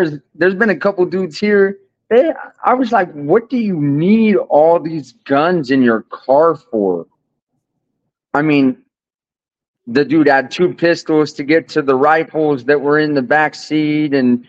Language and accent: English; Seattle, Washington, United States; now in Texas, United States; I'm from Seattle, man. I told you before. But I'm in I'm south of Dallas, about an hour.